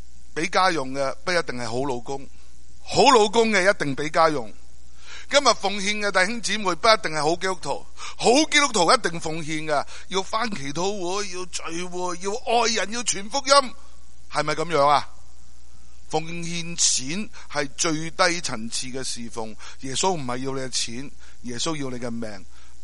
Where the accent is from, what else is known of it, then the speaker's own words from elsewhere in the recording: China; 我爱我的国家，我是中国人，我爱我的同胞。